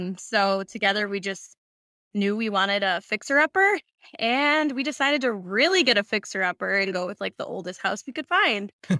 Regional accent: Buffalo, New York, United States; But I am 26 years old. I'm from Buffalo, New York.

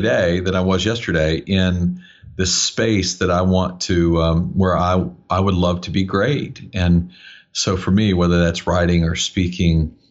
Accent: Hawaii, United States; I was born and raised in Hawaii. So it's the instrument of choice if you're born and raised there.

